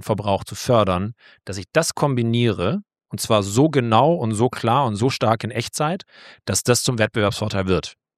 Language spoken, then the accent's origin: German; Germany; Ich bin am Bodensee in einem Kunststoffunternehmen aufgewachsen.